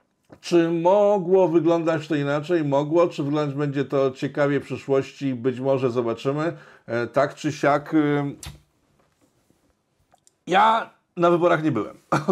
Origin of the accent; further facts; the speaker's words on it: Łódź, Łódź Voivodeship, Poland; Ja jako prosty człowiek z Łodzi, tak, bo jestem z Łodzi i mieszkam w prowincji, znaczy na prowincji, podwarszawskiej niby, ale jednak dalekiej od Warszawy